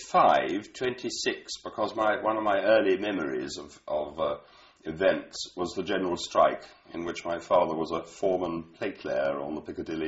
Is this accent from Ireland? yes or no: yes; Monasterevin, Kildare, Ireland; born there; I was born in Ireland at a small town or village called Monastrevan in County Kildare.